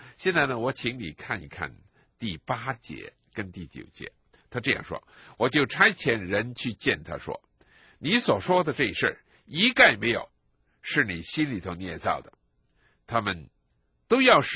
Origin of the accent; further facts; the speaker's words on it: China; 就是我们中国人呢是一个讲人情的民族